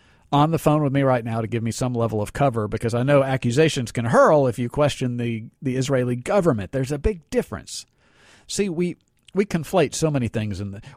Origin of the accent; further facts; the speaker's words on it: Scotland, United Kingdom; I'm Scottish. I mean, just the virtue of where you're born or your religion or anything shouldn't necessarily matter.